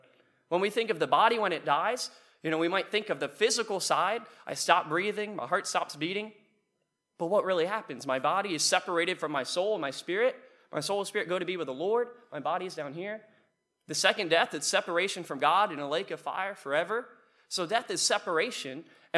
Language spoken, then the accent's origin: English; Maryland, United States; No, I'm from the eastern shore of Maryland. We're rural. We're redneck. We would be hillbillies, except we don't have any hills. It's flat. So we call ourselves shorebillies.